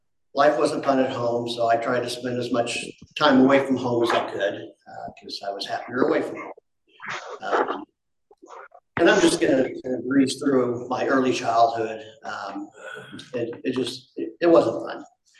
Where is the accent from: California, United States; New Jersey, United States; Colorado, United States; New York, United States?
Colorado, United States; Boulder; now in Lafayette, United States; I was born and raised in Boulder. Lived here until I got married, moved to Lafayette.